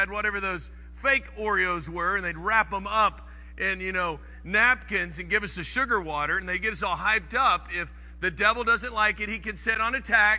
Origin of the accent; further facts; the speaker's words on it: Dallas, Texas, United States; I grew up in Dallas, Fort Worth, and we would go to Cisco Camp.